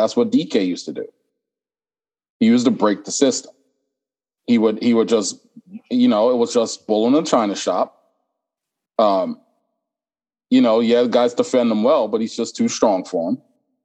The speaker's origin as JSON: {"language": "English", "town": "Omaha", "region": "Nebraska", "country": "United States", "said": "I'm from round the way. I'm from Omaha."}